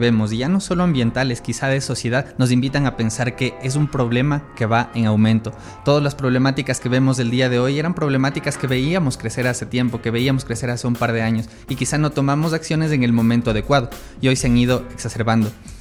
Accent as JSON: {"language": "Spanish", "town": "Quito", "region": "Pichincha", "country": "Ecuador", "said": "nosotros que somos de Quito pudimos experimentar la sequía en nuestra ciudad, en la capital"}